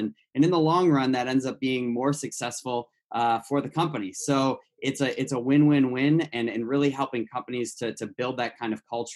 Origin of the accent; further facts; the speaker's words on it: Rochester, New York, United States; Yeah, so I grew up in Rochester, New York.